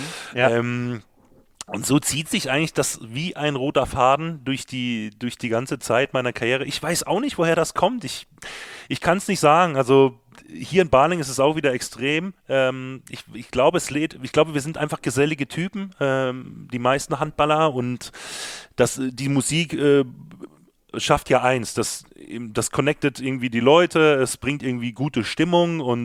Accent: Thening, Upper Austria, Austria; ich komme jetzt aus Thening, ja, die Gemeinde hat 11.000 Einwohner. Dort geht man zur Schule

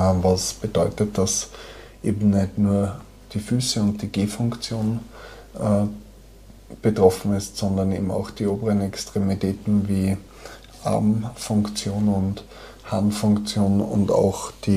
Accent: Waidhofen an der Ybbs, Lower Austria, Austria; Ich bin aus Niederösterreich, bin dort in Waidhofen an der Ybbs geboren worden und lebe auch heute noch dort.

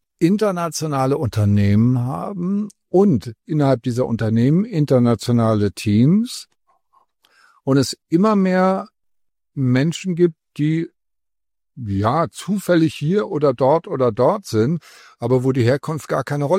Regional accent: Waghäusel, Baden-Württemberg, Germany; ich komme jetzt aus Waghäusel und da ist Waldorf in der Nähe

